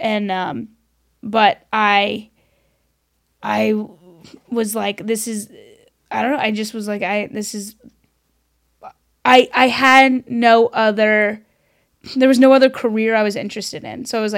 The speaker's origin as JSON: {"language": "English", "region": "the South", "country": "United States", "said": "I'm from the South. My parents are cousins."}